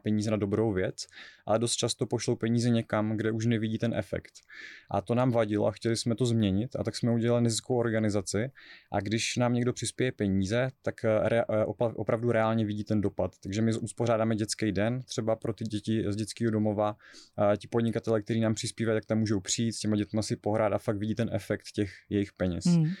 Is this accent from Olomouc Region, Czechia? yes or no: yes; Olomouc, Olomouc Region, Czechia; já jsem Olomoučák a Šumava je docela daleko